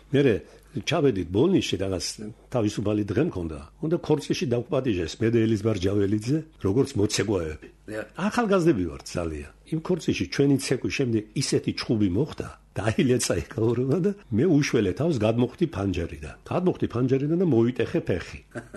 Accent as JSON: {"language": "Georgian", "town": "Bolnisi", "region": "Kvemo Kartli", "country": "Georgia", "tie": "born or raised there", "also_born_or_lived": "Tbilisi", "said": "დავიბადე თბილისში 1937 წელს, 1942 წელს გადავედით ბოლნიში საცხოვრებლად და გავიზარდე არაჩვეულებრივ ხალხში და საზოგადოებაში, როგორც გლეხები, ასევე ინტელიგენცია."}